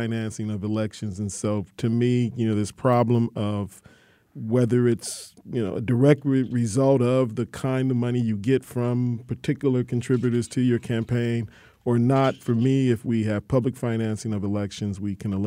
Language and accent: English; Detroit, Michigan, United States; I'm from Detroit, and I've won one playoff game in my entire lifetime